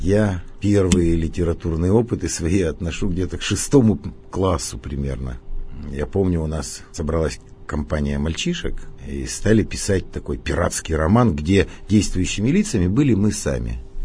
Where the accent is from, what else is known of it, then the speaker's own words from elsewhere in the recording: Korkino, Chelyabinsk Oblast, Russia; Я родился на Южном Урале, в шахтерском городе Коркино, Челябинской области. То есть детство мое было самым таким простым, провинциальным.